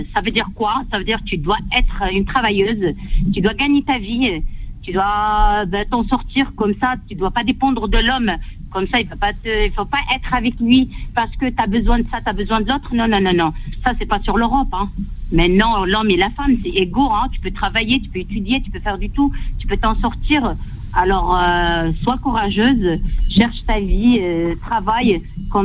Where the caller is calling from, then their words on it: Melun, Île-de-France, France; Oui, je suis de Melun.